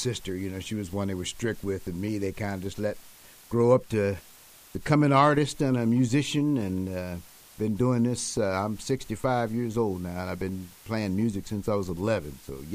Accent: Knoxville, Tennessee, United States; coming from East Tennessee, I'm from right up there, nestled up next to the Smoky Mountains, and born and raised in Knoxville

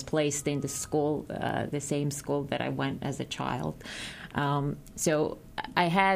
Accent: Georgia; English is a second language; It's very safe in Georgia

